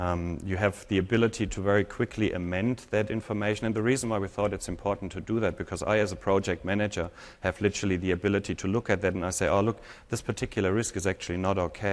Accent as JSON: {"language": "English", "country": "Germany", "second_language": "English", "lives_now": "Australia", "said": "So my accent is probably not Aussie. I'm from Germany, living in Australia, so it's probably a mixture."}